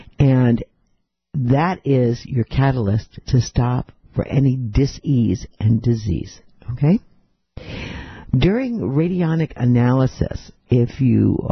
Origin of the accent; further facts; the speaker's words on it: Staten Island, New York, United States; I grew up on Staten Island, which was a little bit more woody than the city